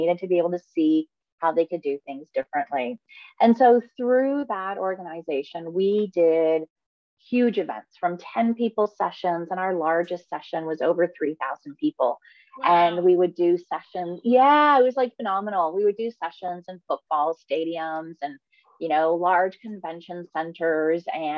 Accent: Guelph, Ontario, Canada; I grew up just outside of Toronto in a city called Guelph

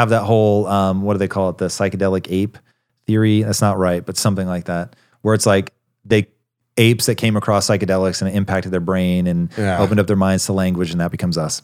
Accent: Tacoma, Washington, United States; I grew up in Tacoma, homie.

